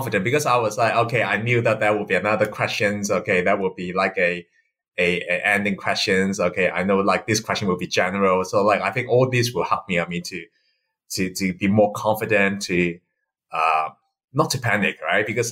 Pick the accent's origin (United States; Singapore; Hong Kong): Hong Kong; English is a second language; and I'm from Hong Kong.